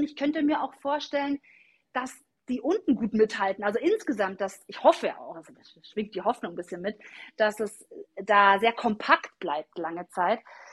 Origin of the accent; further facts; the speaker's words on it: Augsburg, Bavaria, Germany; ich komme ja aus Augsburg